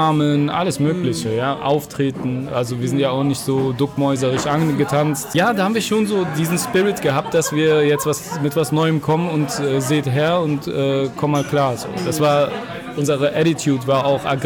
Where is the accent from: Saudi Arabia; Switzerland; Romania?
Saudi Arabia; Ich komme aus Saudi-Arabien.